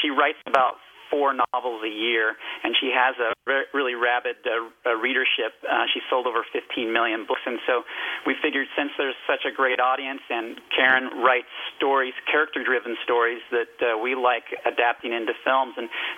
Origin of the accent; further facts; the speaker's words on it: California, United States; Yep, we were born and raised in the San Joaquin Valley. Still live here, actually.